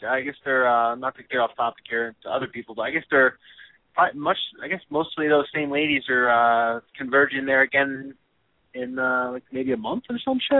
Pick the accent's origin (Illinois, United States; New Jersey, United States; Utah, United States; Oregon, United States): New Jersey, United States; now in New York City, United States; Yeah, I'm from New Jersey, and I live in New York City.